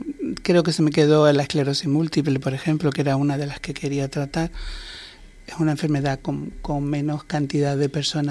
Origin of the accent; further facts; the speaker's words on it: Canary Islands, Spain; porque yo también soy majorero. Supuestamente los majoreros tenemos fama de raro